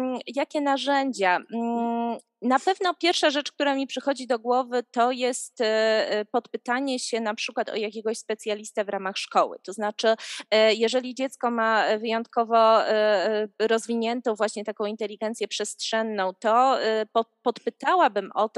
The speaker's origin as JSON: {"language": "Polish", "town": "Gdańsk", "region": "Pomeranian Voivodeship", "country": "Poland", "said": "bo ja akurat jestem z Gdańska"}